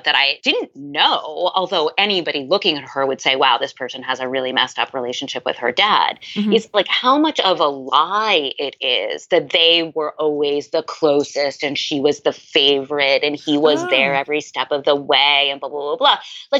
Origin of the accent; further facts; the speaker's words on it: Manhattan, New York, United States; I grew up in Manhattan. I went to the same kind of prep schools as Ivanka.